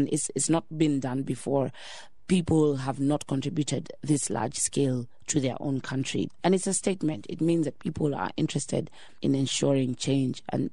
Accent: Kenya; What would be ideal for me as an African, as a Kenyan, as a citizen

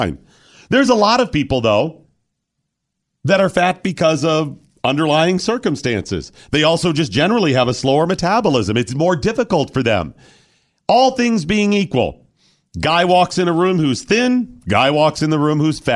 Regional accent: Cleveland, Ohio, United States; I grew up near Cleveland, Ohio.

